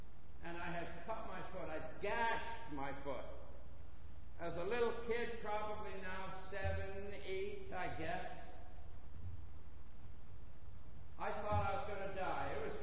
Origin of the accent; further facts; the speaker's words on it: New Hampshire, United States; I was probably a teenager, 15, 16, in the church that I grew up in Troy Baptist Church in New Hampshire.